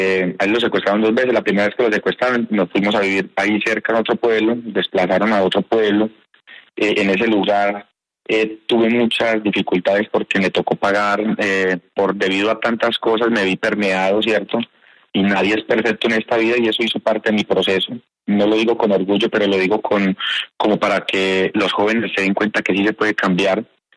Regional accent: Medellín, Antioquia, Colombia; also born or lived in Puerto Triunfo; Yo nací en Puerto Triunfo, Antioquia, ¿cierto? Acá en Medellín, aquí cerca de Medellín. Mi papá nos sacó de ahí porque en ese entonces había mucha violencia en ese pueblo, ¿cierto? Nos trajo a vivir a Medellín, un barrio también muy fuerte, Belén Altavista.

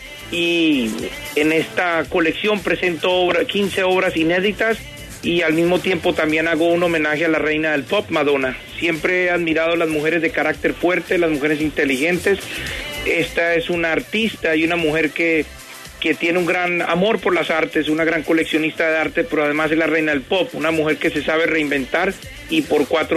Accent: Medellín, Antioquia, Colombia; also born or lived in United States; Siempre vivía en una casa en Medellín. Yo nací en los Estados Unidos cuando cumplí los 6 años.

